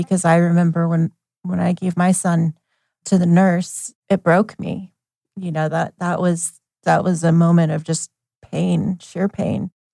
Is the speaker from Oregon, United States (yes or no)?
yes; Eugene, Oregon, United States; born there; I was born in Eugene.